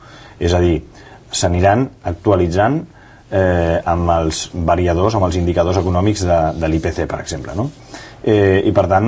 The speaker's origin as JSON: {"language": "Catalan", "region": "Catalonia", "country": "Spain", "said": "nosaltres com a catalans tenim una forma de ser"}